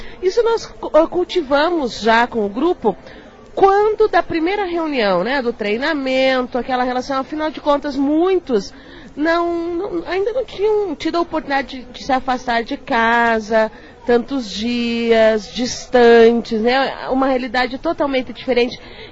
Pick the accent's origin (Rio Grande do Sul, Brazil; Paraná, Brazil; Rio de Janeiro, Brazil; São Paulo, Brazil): Paraná, Brazil; Cruz Machado; also born or lived in Pinhão; Bom, na verdade eu nasci no Pinhão, Paraná, mas eu moro a minha vida toda em Cruz Machado.